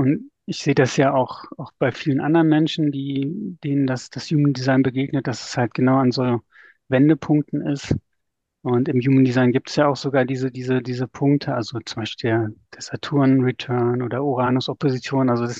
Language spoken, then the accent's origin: German; North Rhine-Westphalia, Germany; also born or lived in Northern Germany; now in Berlin, Germany; Ja, ich bin mittlerweile 44 Jahre alt. Ich lebe und wohne in Berlin-Köpenick, komme aber eigentlich aus Nordrhein-Westfalen, Habe dann noch Umwege über Norddeutschland gemacht und bin, ich glaube, jetzt mittlerweile vor fast 16 Jahren nach Berlin gekommen und bin einfach hier hängen geblieben